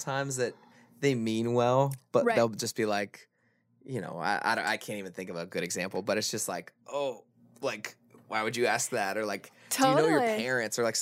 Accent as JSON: {"language": "English", "town": "Denver", "region": "Colorado", "country": "United States", "said": "I'm from Denver, Colorado."}